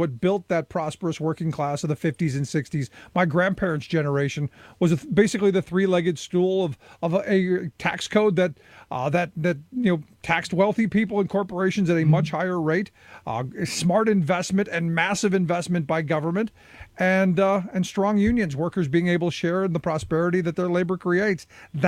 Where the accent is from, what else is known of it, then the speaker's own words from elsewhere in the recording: Cleveland, Ohio, United States; Look, I grew up in Cleveland